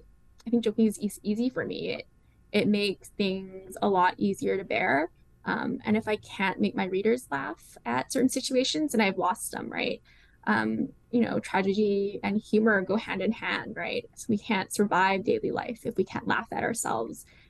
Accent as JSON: {"language": "English", "town": "Vancouver", "region": "British Columbia", "country": "Canada", "tie": "born or raised there", "said": "I grew up in Vancouver, and there were like crows always coming at me."}